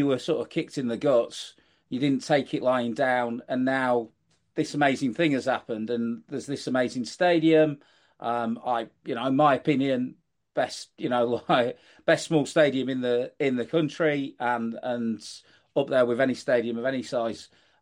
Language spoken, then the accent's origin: English; Bradford, Yorkshire and the Humber, United Kingdom; moved away; I'm originally from Bradford, but I've lived down south a long time